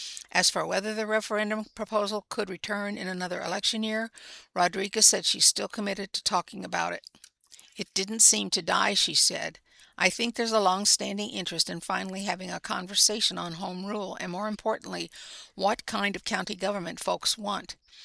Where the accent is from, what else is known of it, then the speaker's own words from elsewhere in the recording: Cedar Rapids, Iowa, United States; I'm originally from Cedar Rapids, Iowa.